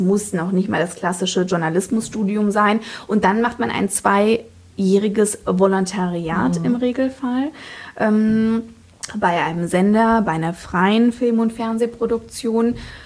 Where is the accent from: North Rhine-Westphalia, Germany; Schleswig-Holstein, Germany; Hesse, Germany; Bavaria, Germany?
Hesse, Germany; Fritzlar; Genau, also um genau zu sein, wurde ich in Fritzlar geboren, also ich bin so richtige Nordhessin.